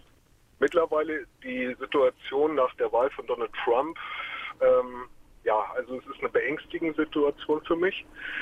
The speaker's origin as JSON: {"language": "German", "town": "Hanover", "region": "Lower Saxony", "country": "Germany", "said": "Ich komme aus Hannover."}